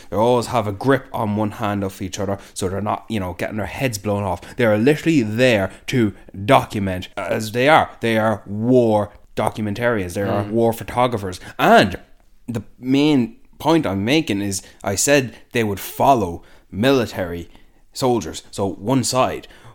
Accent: Ireland; We're Irish.

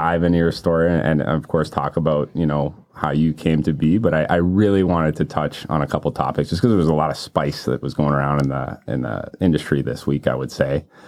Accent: Toronto, Ontario, Canada; We're kind of from the East End. Some would say Scarborough, to be honest.

